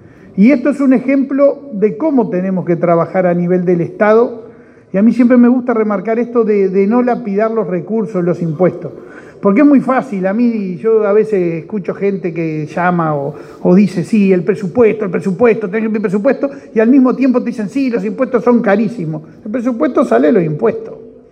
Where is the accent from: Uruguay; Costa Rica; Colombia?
Uruguay; Porque soy uruguayo. Porque soy uruguayo